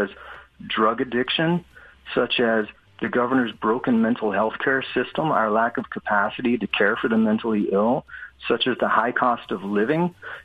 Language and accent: English; Texas, United States; moved away as an adult; I'm originally from Texas, and I came up here in 1989 as a young private. And I fell in love with the place because where I grew up in Texas was just a desert, and I had to drive 3 hours to get to a lake.